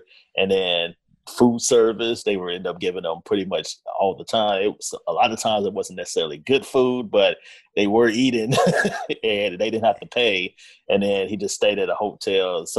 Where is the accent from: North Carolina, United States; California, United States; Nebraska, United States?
North Carolina, United States; I grew up in North Carolina again, so I like the Hornets